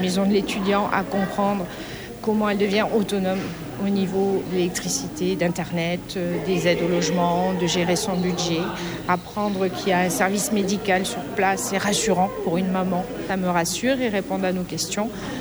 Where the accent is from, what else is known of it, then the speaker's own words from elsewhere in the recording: Koumac, North Province, New Caledonia; De l'extrême nord, Koumac, donc 400 km.